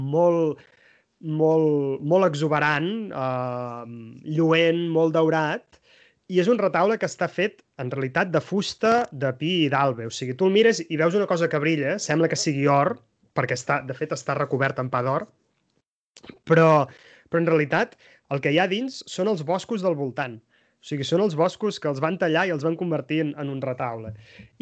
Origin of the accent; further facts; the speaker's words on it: Solsona, Catalonia, Spain; jo sóc de Solsona, en la meva comarca